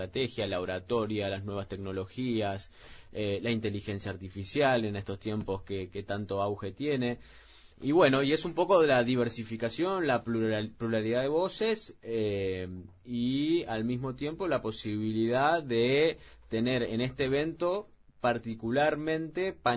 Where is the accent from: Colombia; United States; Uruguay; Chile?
Uruguay; y mucho más siendo uruguayos, tener la oportunidad de hacer el esfuerzo de traer la cumbre a Uruguay es algo bueno.